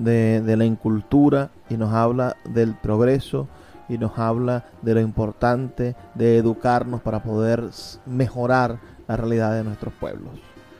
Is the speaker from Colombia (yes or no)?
no; Venezuela; deberían ser nuestros referentes literarios obligatorios para conocernos como venezolanos